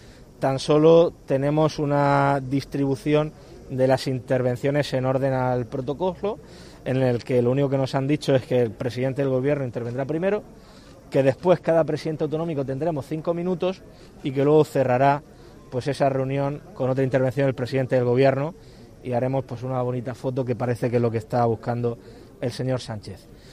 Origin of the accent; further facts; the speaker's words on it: Region of Murcia, Spain; se nos sigue perjudicando a los ciudadanos de la región de Murcia y se nos trata como españoles de segunda.